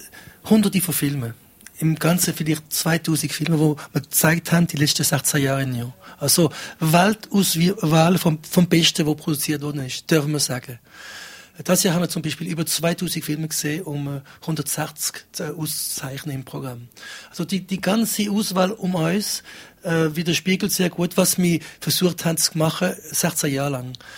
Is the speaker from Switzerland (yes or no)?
yes; Geneva, Switzerland; German is a second language; sie kommt aus Zürich, ich komme aus Genf